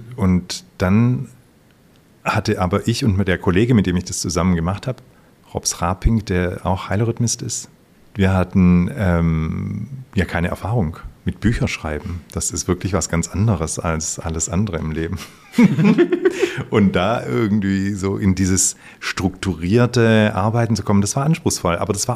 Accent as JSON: {"language": "German", "region": "Baden-Württemberg", "country": "Germany", "tie": "born or raised there", "said": "Ja, ich bin im Süden von Deutschland geboren, in der Nähe von Stuttgart und tatsächlich in einem ganz, ganz kleinen Dorf als Hausgeburt. Gleiches Bett wie meine Schwester."}